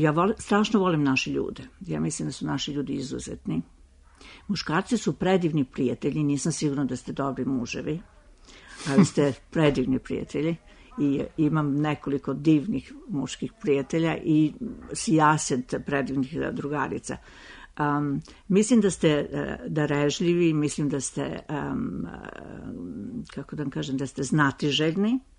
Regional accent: Belgrade, Serbia; born there; Moja prva rečenica je uvek rođena sam u Beogradu.

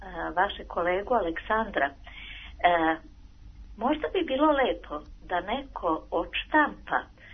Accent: Novi Sad, Vojvodina, Serbia; Ja sam inače iz Novog Sada i član sam biblioteke. Član sam biblioteke, imam 71 godinu.

